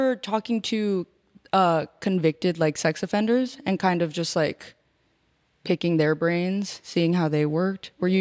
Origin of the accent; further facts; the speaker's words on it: El Paso, Texas, United States; moved away; I'm from Texas. I was born and raised in El Paso, Texas. When I first moved here, I was kind of culture shock.